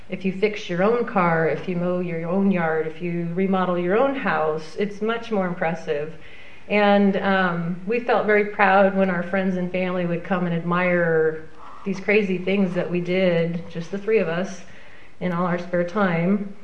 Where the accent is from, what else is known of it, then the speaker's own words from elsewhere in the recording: Wisconsin, United States; born there; I was born in Wisconsin. I'm an only child.